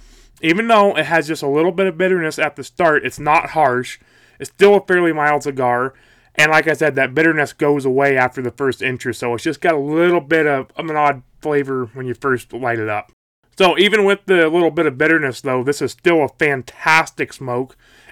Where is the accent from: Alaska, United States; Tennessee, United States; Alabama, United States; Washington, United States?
Alaska, United States; You know, I'm from Alaska. I was down in Idaho at the time.